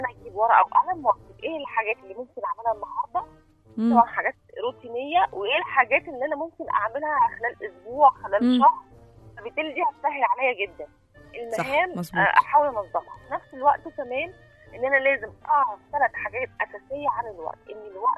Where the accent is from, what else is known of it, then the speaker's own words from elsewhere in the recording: Egypt; احنا شعب مصري